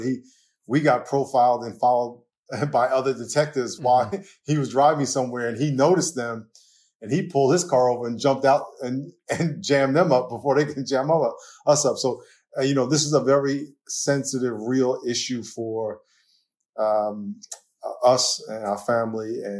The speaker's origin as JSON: {"language": "English", "region": "New York", "country": "United States", "tie": "born or raised there", "said": "I grew up in New York, and when Martin Luther King was killed, I was 8 years old."}